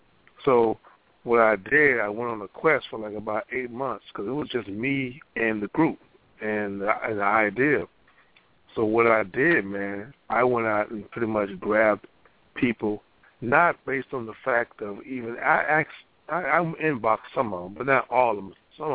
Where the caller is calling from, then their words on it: Seattle, Washington, United States; Yeah, this I'm from Seattle.